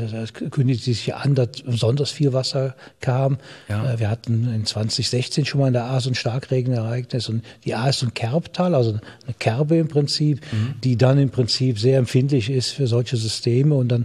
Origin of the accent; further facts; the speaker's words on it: Rhineland-Palatinate, Germany; Ich komme aus der Region.